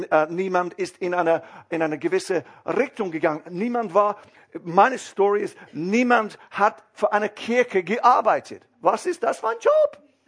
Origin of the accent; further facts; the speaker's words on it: South of England, United Kingdom; German is a second language; Er ist vom Norden, ich bin vom Süden. Ja? Und das ist kein Englisch.